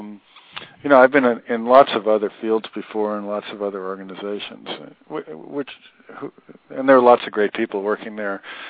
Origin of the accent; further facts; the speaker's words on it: New York, United States; now in Boston, United States; I'm from New York, actually, which is something you don't say very often when you live in Boston.